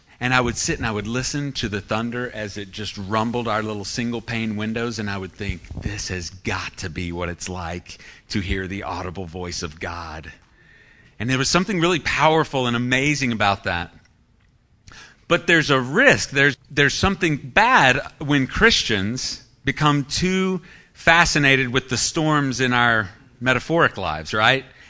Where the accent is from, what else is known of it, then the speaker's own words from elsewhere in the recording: Texas, United States; I don't know if it's because I grew up in Tornado Alley of Texas